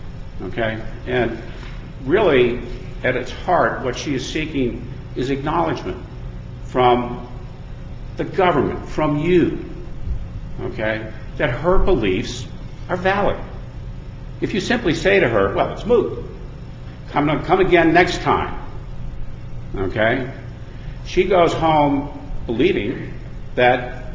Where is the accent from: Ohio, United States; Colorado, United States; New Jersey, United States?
New Jersey, United States; I didn't know this because I'm from New Jersey, it was Harry Truman's birthday, and the courts are closed.